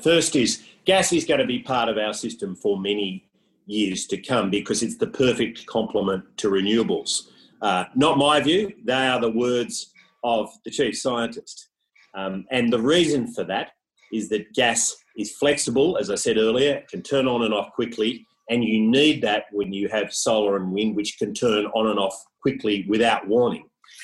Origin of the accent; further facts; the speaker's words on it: Cooma, New South Wales, Australia; I was brought up in near Cooma